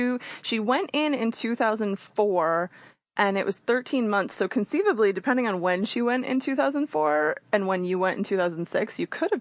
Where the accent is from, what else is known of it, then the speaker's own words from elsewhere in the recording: Newtown, Connecticut, United States; especially since I grew up in Newtown